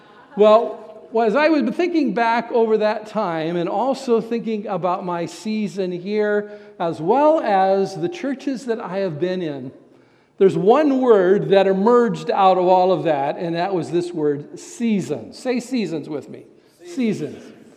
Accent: Wenatchee, Washington, United States; I grew up in Wenatchee, so I'm very familiar with orchards.

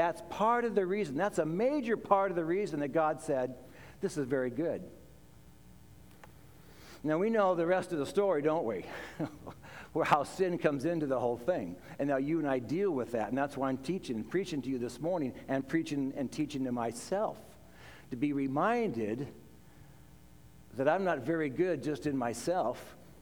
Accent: Sumner, Washington, United States; I grew up in Sumner. On certain days when we were going to school in Sumner, we could smell the pulp mill in Tacoma.

